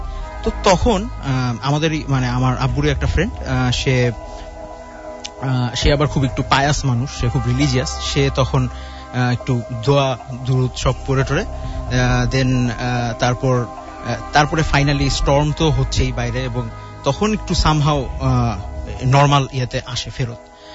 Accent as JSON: {"language": "Bangla", "town": "Mohammadpur", "region": "Dhaka Division", "country": "Bangladesh", "said": "আমি মোহাম্মদপুর থেকে এসেছি, আমি আগেই বলেছিলাম।"}